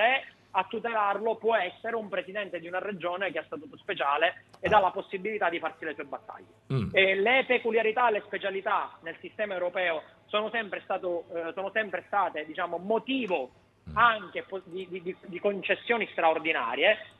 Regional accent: Sicily, Italy; perché quando io prima sono siciliano, poi c'è tutto il resto

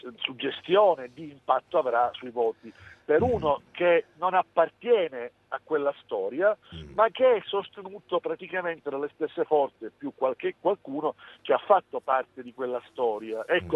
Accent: Palermo, Sicily, Italy; da palermitano, se posso dire

